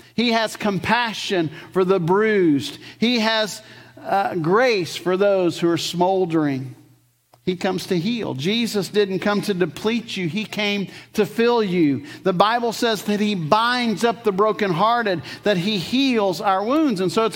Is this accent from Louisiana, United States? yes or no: yes; Louisiana, United States; I'm from Louisiana.